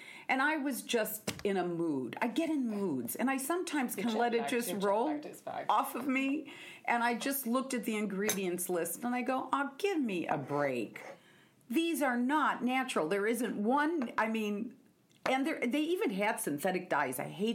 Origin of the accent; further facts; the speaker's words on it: Seattle, Washington, United States; You know, I'm from Seattle.